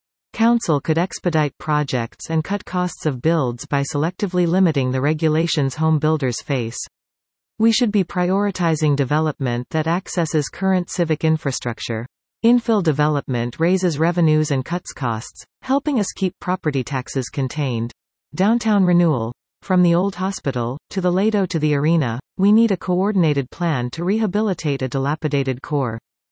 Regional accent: Sudbury, Ontario, Canada; I was born and raised in Sudbury. I live, work and own property in Ward 10.

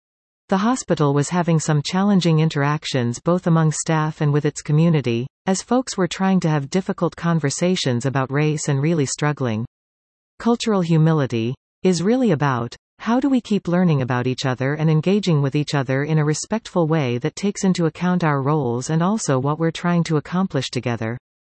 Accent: Seattle, Washington, United States; I grew up mostly in Seattle, Washington, and I had an interest in health and healthcare from a pretty young age.

